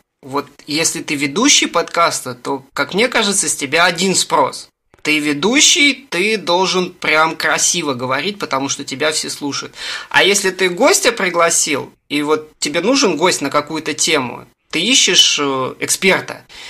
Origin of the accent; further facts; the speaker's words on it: Russia; То есть я из России, там кто-то из Бельгии, кто-то из Германии